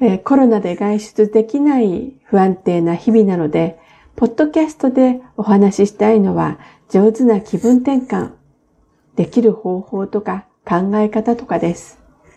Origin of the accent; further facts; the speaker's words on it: Aomori, Japan; born there; 青森県生まれで